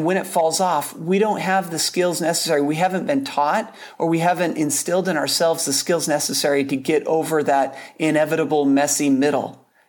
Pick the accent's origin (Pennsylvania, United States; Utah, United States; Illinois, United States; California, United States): Utah, United States; Salt Lake City; moved away as an adult; Well, I grew up in the Salt Lake City area of Utah, spent a lot of winters there, and decided that I don't like the snow.